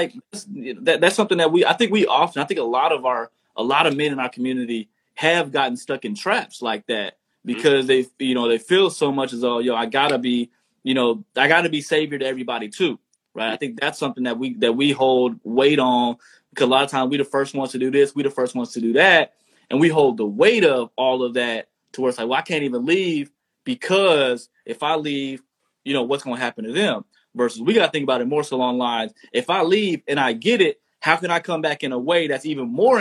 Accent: Texas, United States; I'm from the South too, straight out of Texas, straight out of Texas.

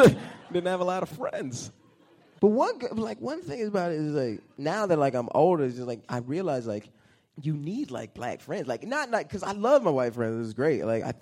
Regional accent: Atlanta, Georgia, United States; I'm from Atlanta, so we were like walking down the street and we're all drunk and I'm the only black dude

